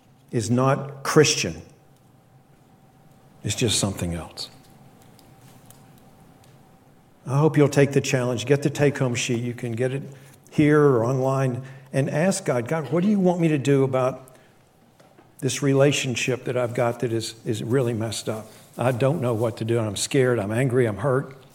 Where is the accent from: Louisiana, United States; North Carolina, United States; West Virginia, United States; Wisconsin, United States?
West Virginia, United States; and I grew up in West Virginia.